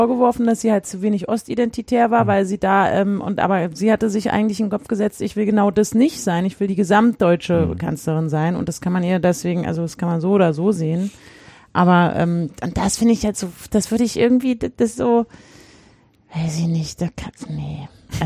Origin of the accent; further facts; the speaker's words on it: Berlin, Germany; So als Berlinerin.